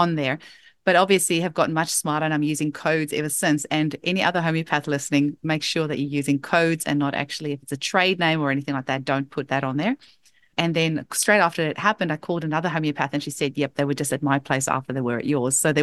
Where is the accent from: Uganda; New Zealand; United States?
New Zealand; hi, I'm here from New Zealand, don't know anyone.